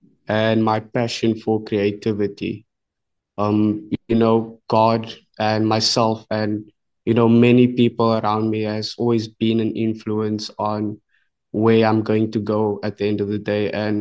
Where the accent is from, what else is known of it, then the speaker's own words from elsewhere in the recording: Cape Town, Western Cape, South Africa; I was born and raised here in Cape Town. You know, I'm from Cape Flats. I was born in Mitchells Plain. And then, you know, I grew up in Hanover Park and I was in Athlone